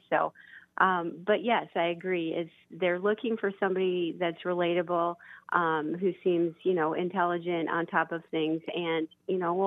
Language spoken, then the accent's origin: English; South Dakota, United States; Well, I born and raised in Lyman County, the district or part of the district that I'm running for.